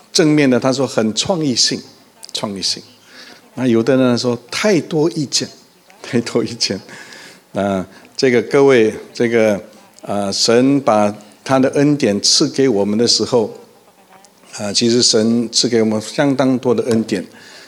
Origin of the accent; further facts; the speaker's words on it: China; 但是经常我们中国人非常的自卑，不是谦卑。